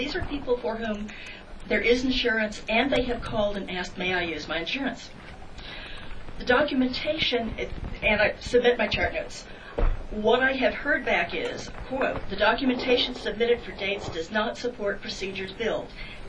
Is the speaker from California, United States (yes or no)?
yes; California, United States; I come from California.